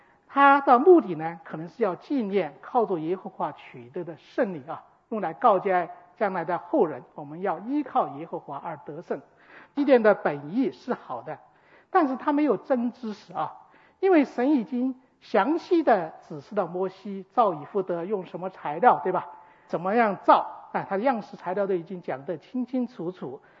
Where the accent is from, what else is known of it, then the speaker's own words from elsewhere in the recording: China; 我们中国人最初塑的那个关公的像